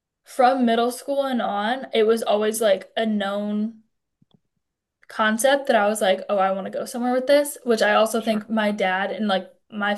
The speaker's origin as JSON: {"language": "English", "town": "Copley", "region": "Ohio", "country": "United States", "said": "So yeah, I'm from Copley, Ohio, and I started my freshman year."}